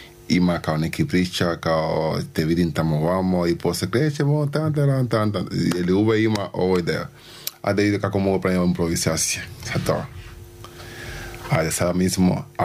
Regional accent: Cuba; Serbian is a second language; now in Banja Luka, Bosnia and Herzegovina; ja sam sa Kube i da ja sam u Bosni, Banja Luka

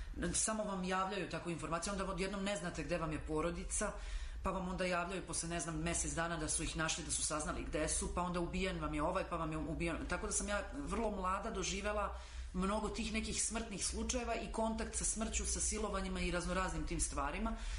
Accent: Bosnia & Herzegovina; moved away; Ja sam recimo živjela ranije u Bosni. Ja sam se preselila, možda je to i bila neka inicijalna kapisla, ja sam se preselila, došla sam sa porodicom iz Bosne davno pre rata

